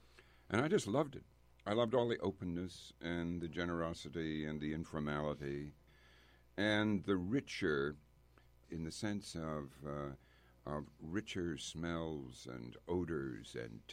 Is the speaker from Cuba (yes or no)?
no; Nova Scotia, Canada; a spirit of the time in Nova Scotia where I grew up where we looked for our values to London before we looked anywhere else.